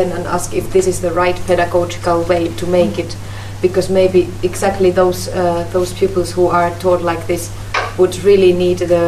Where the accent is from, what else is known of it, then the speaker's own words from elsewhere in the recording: Finland; English is a second language; from Finland